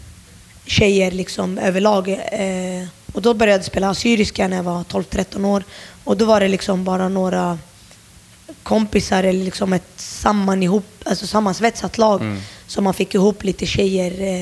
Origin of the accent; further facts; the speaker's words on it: Södertälje, Stockholm County, Sweden; Jag är uppvuxen i Hovsjö. Där har jag bott i mina 25 år. Sista 3 åren flyttade jag till Eneta. Men man kan säga att under hela min uppväxt så har jag bott i Hovsjö och växt upp där med nära och kära.